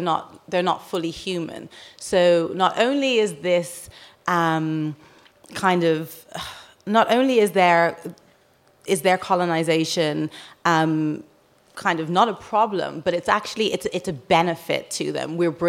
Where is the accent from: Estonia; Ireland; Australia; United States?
Ireland; Dublin, Leinster; moved away; I grew up in Rialto, yeah.